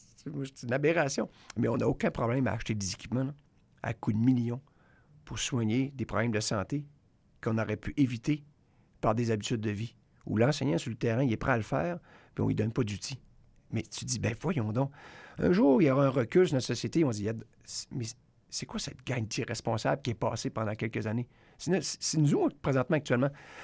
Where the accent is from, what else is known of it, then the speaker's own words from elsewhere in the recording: Anse-Saint-Jean, Quebec, Canada; l'étape qui me plaît le plus, c'est celle de l'abbé, au départ, à Anse-Saint-Jean, mon village natal.